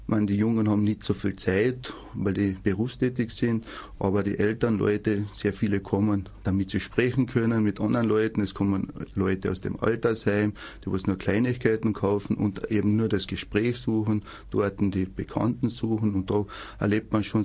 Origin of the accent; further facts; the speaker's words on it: Grafenstein, Carinthia, Austria; Ja, ich komme aus der Gemeinde Grafenstein. Das liegt in der Nähe von Klagenfurt.